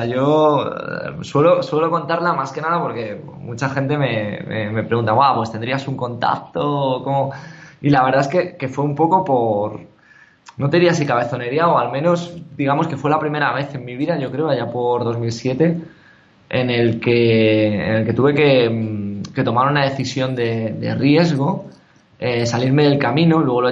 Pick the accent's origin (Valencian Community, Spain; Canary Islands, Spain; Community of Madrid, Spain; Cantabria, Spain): Cantabria, Spain; Santander; also born or lived in United States / Barcelona; now in Pamplona, Spain; yo originalmente soy de Santander, aunque ahora por motivos de trabajo pues estoy viviendo en Pamplona. Y bueno, por motivos de trabajo he estado viviendo en Estados Unidos, he estado viviendo en Barcelona.